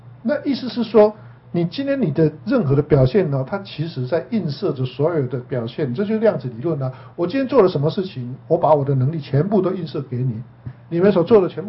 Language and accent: Chinese; China; 其实我们中国人还是蛮多的